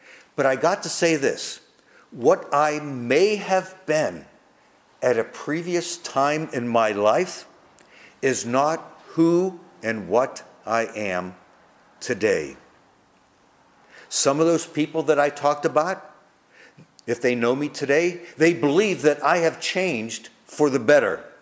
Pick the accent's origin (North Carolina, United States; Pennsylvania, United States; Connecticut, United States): Pennsylvania, United States; Pittsburgh; Some people only know me from when I grew up back on Beachdale Street back in Pittsburgh.